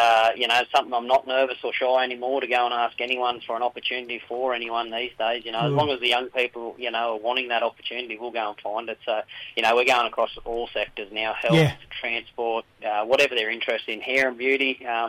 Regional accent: Hillston, New South Wales, Australia; now in Wodonga, Australia; I'm a proud Wiradjuri man. I'm from Hilston in central New South Wales there, and lucky enough to live down here on Albury Wodonga. I'm on the Wodonga side, so on Dutaroa country down here. Yeah, live around Wodonga way.

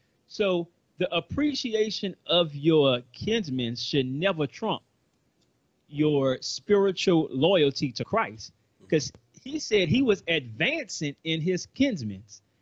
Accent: New Orleans, Louisiana, United States; now in Texas, United States; See, I'm originally from New Orleans. You know, I think I'm losing my accent a little bit after being in Texas.

